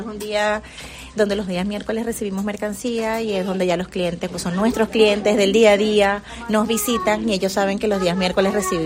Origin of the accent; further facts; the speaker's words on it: Venezuela; moved away; Yo soy de Venezuela y tengo aquí ya 5 años, he logrado mi nacionalidad también gracias a mi trabajo y a mi esfuerzo.